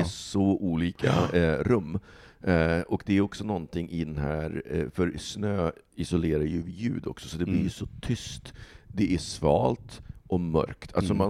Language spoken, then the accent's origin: Swedish; Stockholm, Stockholm County, Sweden; Och sen så tänker jag att som stockholmare